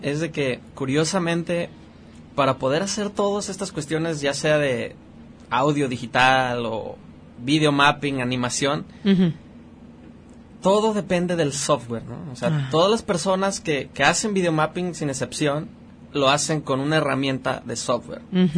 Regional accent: El Grullo, Jalisco, Mexico; also born or lived in Guadalajara; Pues me considero del Grullo porque pues ahí fue donde pasé mis primeros años. Mi familia, de alguna manera, venimos de ahí.

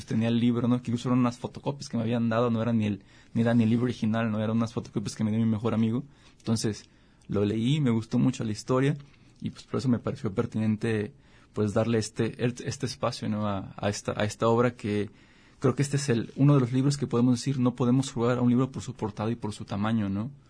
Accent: Mexico; más como mexicanos, que es un autor pues nacional

